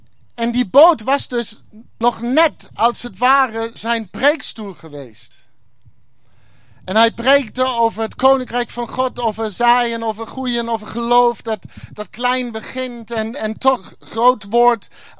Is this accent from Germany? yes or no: yes; Germany; Dutch is a second language; now in Netherlands; Ik kom oorspronkelijk uit Duitsland, maar dat heb je waarschijnlijk al gehoord.